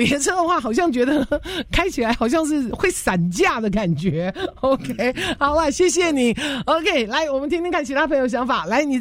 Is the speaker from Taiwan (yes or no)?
no; United States; 他确实收集了我们美国人的这些个人讯息